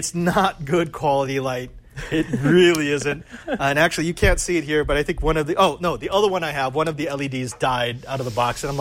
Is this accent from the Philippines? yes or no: yes; Philippines; Hey, I'm so Filipino, man. Stop hating on my culture.